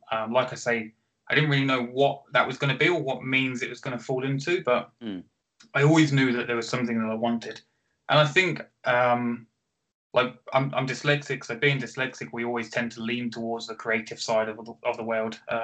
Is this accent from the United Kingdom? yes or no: yes; Northampton, East Midlands, United Kingdom; I'm from Northampton, so Northampton boy